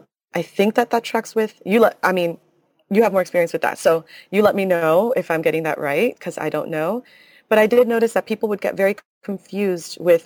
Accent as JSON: {"language": "English", "town": "Miami", "region": "Florida", "country": "United States", "tie": "born or raised there", "said": "I grew up in Miami, Florida, and that area is mostly foreign-born and mostly Latin American, which means it's mostly Catholic."}